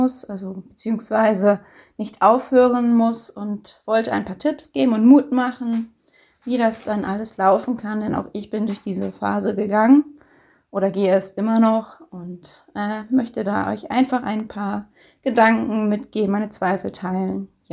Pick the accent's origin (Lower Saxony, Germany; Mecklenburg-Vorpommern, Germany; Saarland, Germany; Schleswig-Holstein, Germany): Schleswig-Holstein, Germany; ich komme aus Schleswig-Holstein und bin Mama von zwei wundervollen Mädchen.